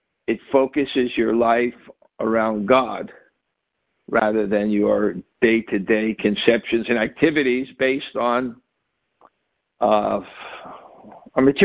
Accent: Vrindavan, Uttar Pradesh, India; I realize how fortunate I was growing up in Vrindavan.

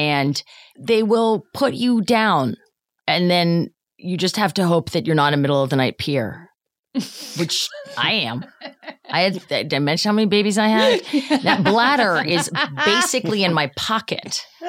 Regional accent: Ireland; I will drink at you. I am Irish. I will drink at you.

